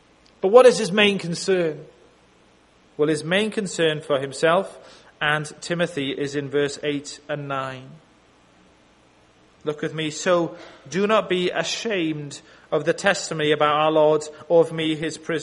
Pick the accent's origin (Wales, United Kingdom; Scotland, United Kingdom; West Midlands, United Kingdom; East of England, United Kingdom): Wales, United Kingdom; Not because I'm Welsh, or not because I'm not very good, but just mainly because I'm a Christian.